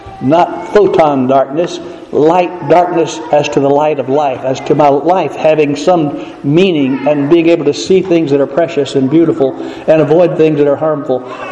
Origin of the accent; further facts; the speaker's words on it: the South, United States; I'm still from the South. I still pick up some of that stuff and carry it along with me.